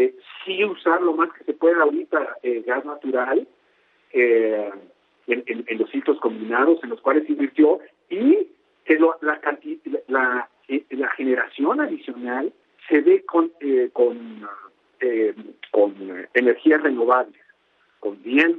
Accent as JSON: {"language": "Spanish", "country": "Mexico"}